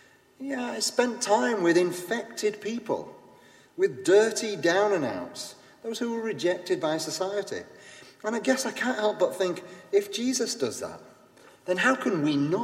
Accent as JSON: {"language": "English", "region": "Yorkshire and the Humber", "country": "United Kingdom", "tie": "born or raised there", "said": "I was born and brought up on a council estate. There's nothing I can do about that. I'm from Yorkshire. I have an accent."}